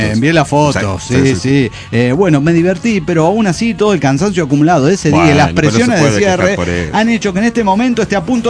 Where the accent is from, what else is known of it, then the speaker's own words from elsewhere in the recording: Saltillo, Coahuila, Mexico; de Saltillo, Coahuila.